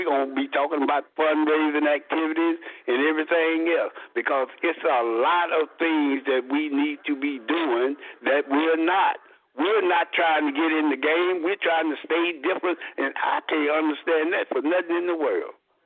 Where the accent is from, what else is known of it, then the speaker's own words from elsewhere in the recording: Dallas, Texas, United States; It was great growing up in South Dallas.